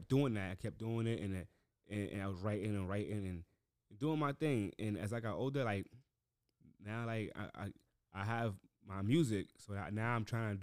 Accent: Harlem, New York, United States; And I'm from Harlem.

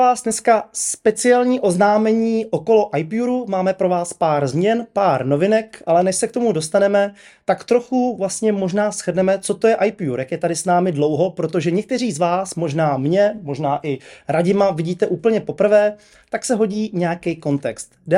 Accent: Hradec Králové, Hradec Králové Region, Czechia; já jsem půdem z Hradce Králové

